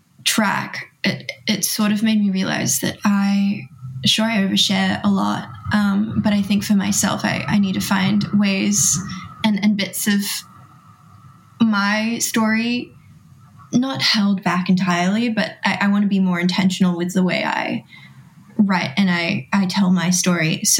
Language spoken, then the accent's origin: English; Philippines; being Filipino, music and dance and just the arts is, like, so intertwined within our culture.